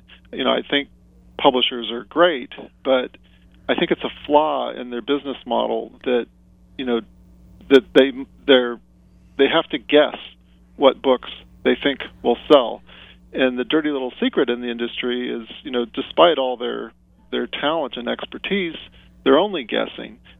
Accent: Los Gatos, California, United States; You know, I'm from Silicon Valley, here in Los Gatos, but I'm not a programmer.

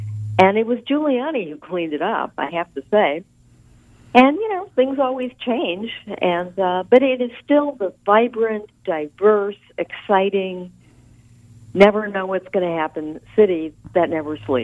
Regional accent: Michigan, United States; now in New York, United States; But there's also the reality that I grew up in Michigan. I'm a Midwesterner by birth, and I chose to come here.

